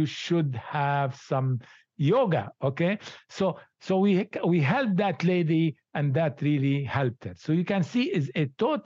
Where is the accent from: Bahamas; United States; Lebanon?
Lebanon; English is a second language; moved away; I come from Lebanon originally, so I never did yoga in Lebanon, okay?